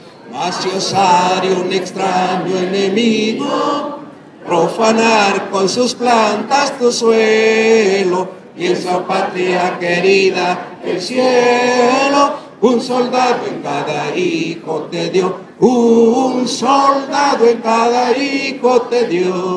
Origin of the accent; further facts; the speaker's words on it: Guerrero, Mexico; lograr esa paz que todos anhelamos como guerrerenses, como mexicanos, como todo el mundo.